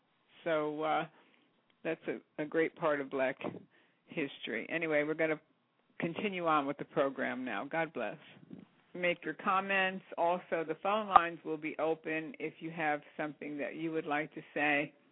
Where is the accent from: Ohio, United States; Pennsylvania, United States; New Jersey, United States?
New Jersey, United States; I was born in New Jersey, so at the time, now I'm 64, so at the time I was born and raised